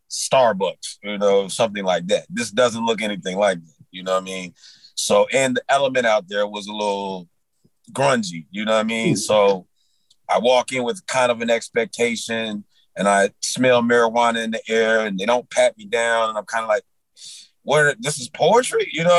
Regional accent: Indiana, United States; I was coming from Indiana and, these type of kind of like, I only thought this kind of stuff like went on in New York, you know what I mean?

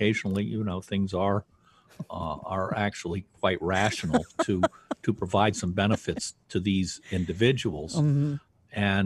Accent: Massachusetts, United States; is also going on in my home state of Massachusetts

